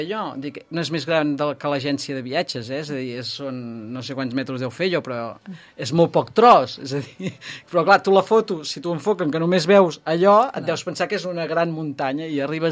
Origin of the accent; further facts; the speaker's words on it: Sant Feliu, Catalonia, Spain; jo sempre parlo de Sant Feliu, sempre